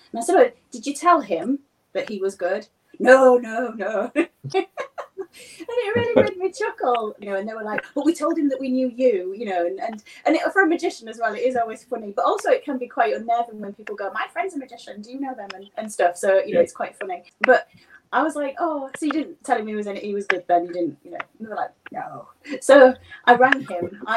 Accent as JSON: {"language": "English", "town": "Hull", "region": "Yorkshire and the Humber", "country": "United Kingdom", "said": "And then I'm from Hull originally, and there's magic clubs all around the UK."}